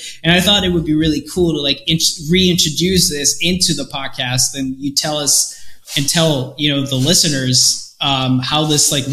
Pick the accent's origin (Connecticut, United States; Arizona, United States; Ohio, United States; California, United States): California, United States; So originally. I grew up in California.